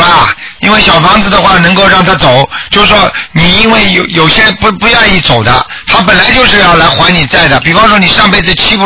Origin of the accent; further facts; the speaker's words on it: China; 所以我们中国人经